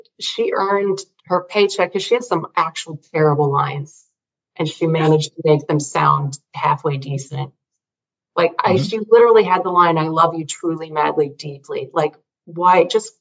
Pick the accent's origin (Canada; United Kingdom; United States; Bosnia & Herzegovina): United States; New Orleans, Louisiana; I am from New Orleans.